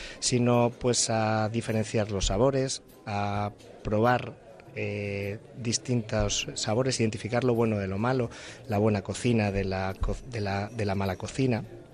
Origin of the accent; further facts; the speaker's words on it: Madrid, Community of Madrid, Spain; now in Alicante, Spain; yo soy nacido en Madrid, estudié cocina allí en Madrid también, me desarrollé primero profesionalmente allí en Madrid y después, pues como suele pasar, pues por una mujer te mueves de ubicación. Ah, claro. Entonces vine a acabar aquí en Alicante. Y bueno, desde el 97 aquí estoy.